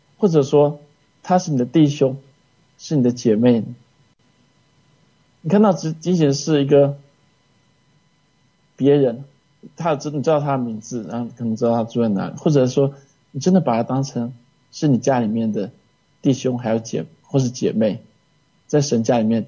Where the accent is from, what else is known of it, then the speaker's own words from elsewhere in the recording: China; 那我是中国人。